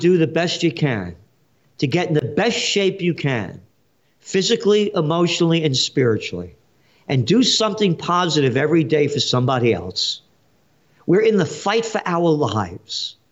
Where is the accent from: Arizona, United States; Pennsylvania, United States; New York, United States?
New York, United States; Bronx; born there; I'm a guy, you know, a Monopolitano born in the Bronx.